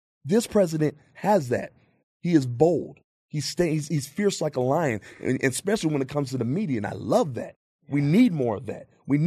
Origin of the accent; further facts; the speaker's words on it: California, United States; also born or lived in San Diego / Riverside / Hemet; now in Lucerne Valley, United States; I grew up all over the place in Southern California, San Diego, Riverside, Hemet. Now in Lucerne Valley, I'm all over the place.